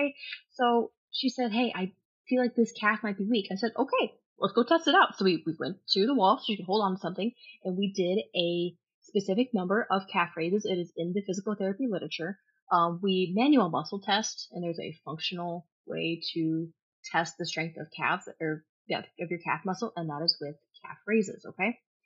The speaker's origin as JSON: {"language": "English", "region": "Kentucky", "country": "United States", "tie": "born or raised there", "said": "because I grew up in Kentucky, okay? So, of course, I pretended to ride a horse."}